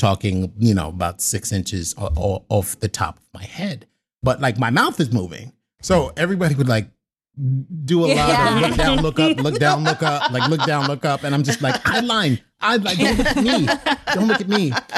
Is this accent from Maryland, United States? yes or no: no; New York City, New York, United States; You know, I'm from the South Bronx, New York City, right?